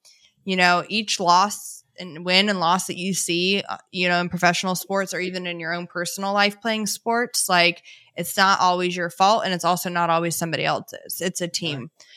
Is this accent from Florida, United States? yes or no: yes; Florida, United States; I was like, I'm from Florida and it's hot here, but that was whack heat.